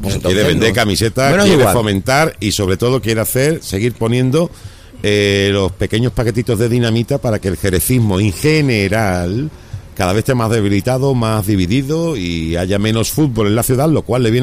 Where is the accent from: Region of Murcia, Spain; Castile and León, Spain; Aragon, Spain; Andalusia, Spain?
Andalusia, Spain; Jerez; Se nota que no es de Jerez, son los andares. Lo que somos de Jerez lo sabemos.